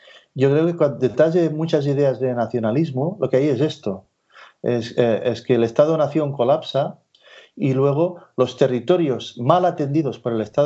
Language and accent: Spanish; Catalonia, Spain; soy catalán